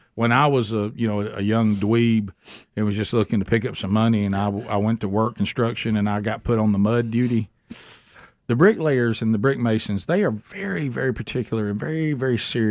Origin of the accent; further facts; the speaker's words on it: Southern United States, United States; anybody I ever knew growing up in the Bible Belt and in cultural Christianity.